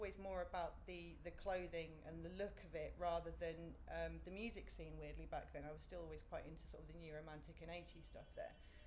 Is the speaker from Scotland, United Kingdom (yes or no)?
no; King's Lynn, East of England, United Kingdom; moved away as an adult; I was born in King's Lynn in Norfolk, which is about an hour away from Cambridge. Was there till I was about 18. Went to university in Bedford.